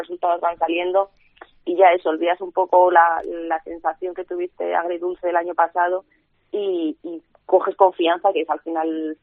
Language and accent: Spanish; Valladolid, Castile and León, Spain; now in Madrid, Spain; yo soy de Valladolid, hace justo 5 años me llamó el Atleti, entonces ya ahí cogí y decidí irme a Madrid